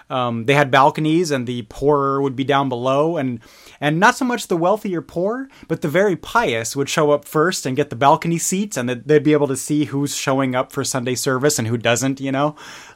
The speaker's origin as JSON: {"language": "English", "region": "Bavaria", "country": "Germany", "tie": "born or raised there", "second_language": "English", "said": "I grew up in Bavaria, which is a stark contrast."}